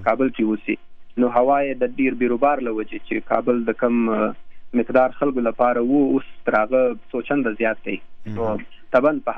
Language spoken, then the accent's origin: Pashto; Kandahar, Afghanistan; now in United States; زه اصلا د کندهار ولایت یم، کندهار کې مې ژوند کاوه.